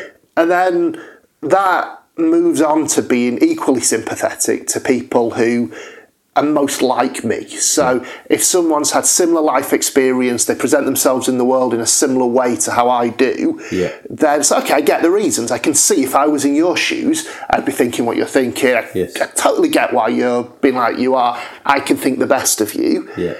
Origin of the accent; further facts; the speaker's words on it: United Kingdom; we are learning to think the best as white British people of people of other cultures